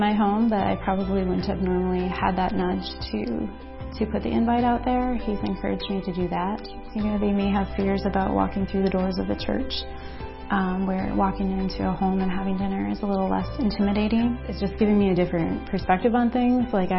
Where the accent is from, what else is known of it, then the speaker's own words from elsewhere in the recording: Peshtigo, Wisconsin, United States; I am from Peshtigo.